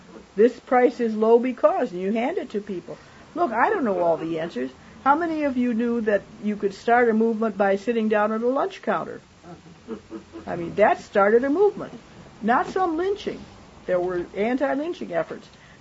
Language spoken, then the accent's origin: English; Michigan, United States; I'm from Michigan.